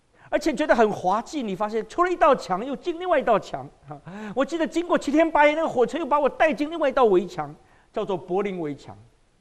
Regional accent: China; 因为我们中国人的名姓名都很好认啊

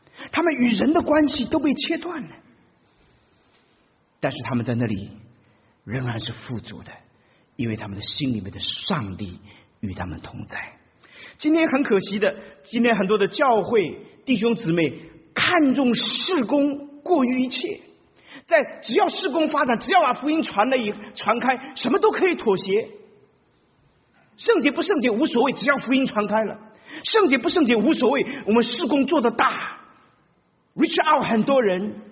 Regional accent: China; 我们中国人讲这个场面话啊，我不能讲他是什么

